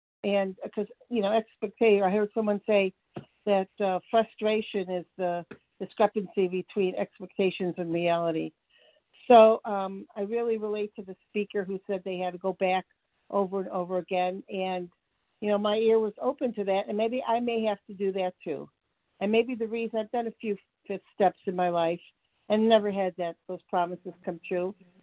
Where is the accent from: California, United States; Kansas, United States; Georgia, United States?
Georgia, United States; I'm from Georgia.